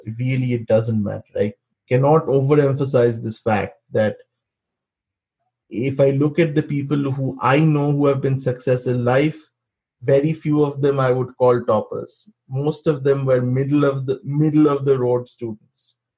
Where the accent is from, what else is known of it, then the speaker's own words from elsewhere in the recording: India; these are the fundamental assumptions we grew up in India.